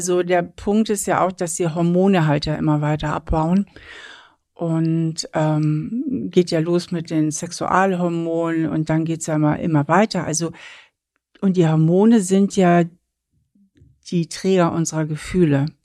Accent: Hamburg, Germany; Wir sind ja beide in Hamburg aufgewachsen, ich ja auch.

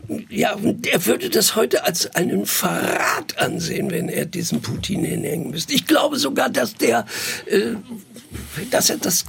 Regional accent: North Rhine-Westphalia, Germany; Ich bin da groß geworden, ich komme halt nicht her, ich bin aus dem Sauerland, aber Ostwestfalen, Niedersachsen, diese Grenzregion, die kenne ich ganz gut. Und da bin ich zur Schule gegangen

